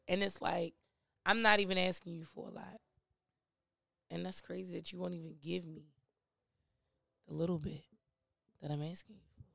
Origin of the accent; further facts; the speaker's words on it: Baltimore, Maryland, United States; Yo, because I'm from Baltimore. I have to put us on.